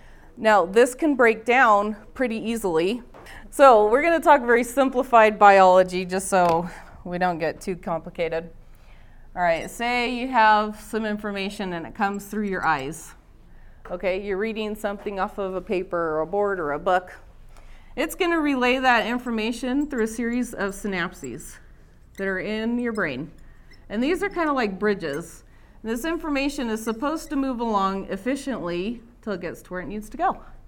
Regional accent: Morgan, Utah, United States; I'm from Morgan, Utah.

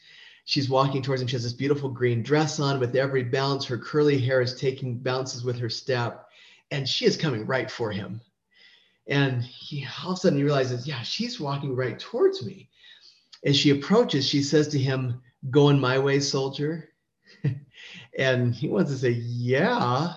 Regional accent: San Diego, California, United States; I grew up in San Diego. I love the ocean.

